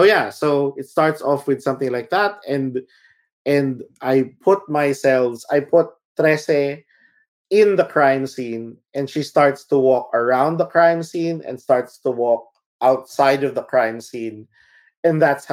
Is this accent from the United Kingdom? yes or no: no; Manila, Metro Manila, Philippines; growing up in Manila specifically, we were scared of driving down Balete Drive because of the White Lady